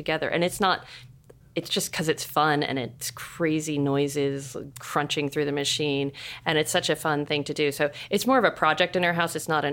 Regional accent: Seattle, Washington, United States; I'm from Seattle.

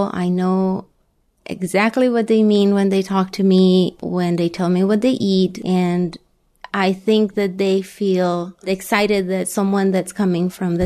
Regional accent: Sonora, Mexico; moved away as an adult; also born or lived in Guadalajara; now in United States; I'm originally from Sonora, so I'm used to the dry heat, so this is not an issue for me.

